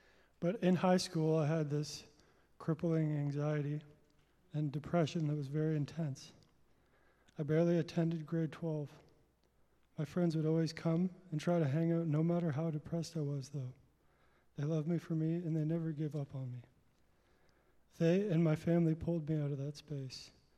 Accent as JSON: {"language": "English", "town": "Stratford", "region": "Ontario", "country": "Canada", "tie": "born there", "said": "I was born in Stratford."}